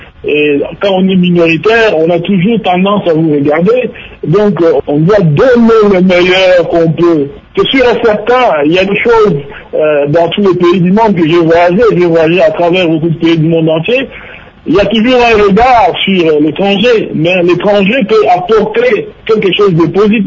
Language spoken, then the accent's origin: French; DR Congo; now in Montreal, Canada; pour les ramener chez nous au Congo et développer les grandes infrastructures dont notre pays a besoin dans le cadre du projet que j'ai présentement pour le pays, pour le Congo, notre pays, le pays de nos ancêtres.